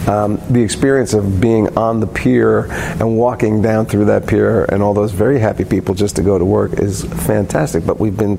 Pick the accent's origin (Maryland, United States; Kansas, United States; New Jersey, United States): New Jersey, United States; I grew up in New Jersey.